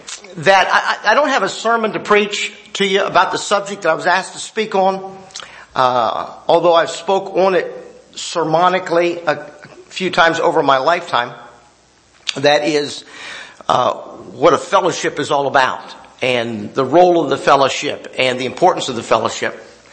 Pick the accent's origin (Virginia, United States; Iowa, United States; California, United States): Virginia, United States; I am a Virginia boy. I was born and raised in Virginia.